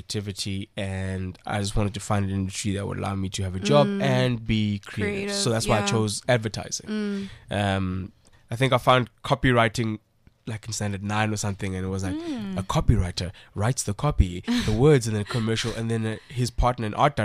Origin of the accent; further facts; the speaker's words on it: Durban, KwaZulu-Natal, South Africa; also born or lived in Mount Fletcher; I was born in Durban.